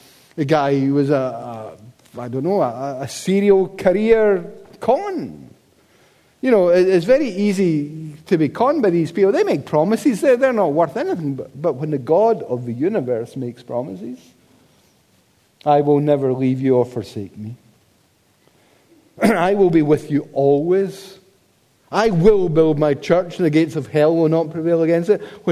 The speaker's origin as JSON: {"language": "English", "town": "Paisley", "region": "Scotland", "country": "United Kingdom", "said": "Now, I'm from Paisley. I'm not normally taken in. I'm cynical."}